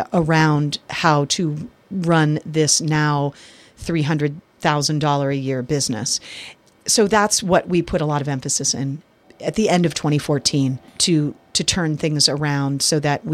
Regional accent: Pennsylvania, United States; now in Port Townsend, United States; I'm originally from Pennsylvania, central Pennsylvania, born and raised mostly in Pennsylvania. We moved around a lot.

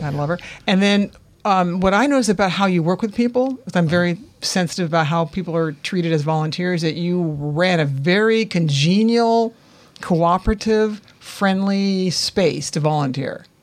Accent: Sacramento, California, United States; Sacramento. Talk about sun.

